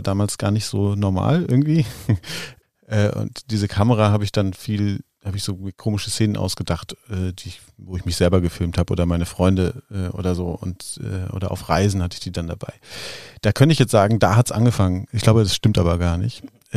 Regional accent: North Rhine-Westphalia, Germany; in meiner Heimatstadt im Ruhrgebiet hatten wir einen ganz engagierten Menschen

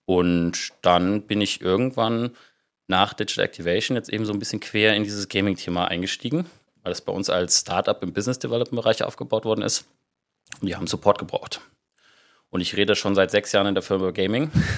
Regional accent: Southern Germany, Germany; Meine Eltern sind beide im Rheinland aufgewachsen, aber sie haben mir das nicht mitgegeben. Das heißt, ich bin so ein bisschen südlicher aufgewachsen.

